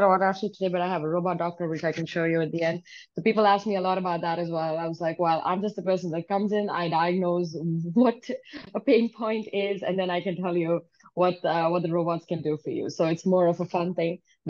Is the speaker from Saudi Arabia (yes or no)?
yes; Saudi Arabia; I grew up in Saudi Arabia, and then my dad runs a car workshop back home.